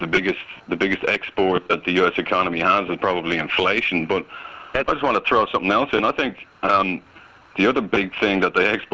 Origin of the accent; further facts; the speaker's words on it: Ireland; I'm originally from Ireland, and I was at home in Ireland over Christmas